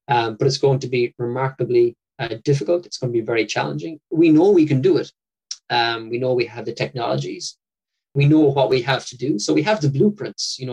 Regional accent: Ireland; then you and me as Irish citizens would have the second largest carbon footprint or greenhouse gas footprint in Europe on a per person basis.

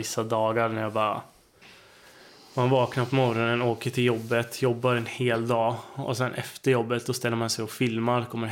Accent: Söderköping, Östergötland, Sweden; eftersom jag är uppvuxen i Söderköping så är det väldigt litet där.

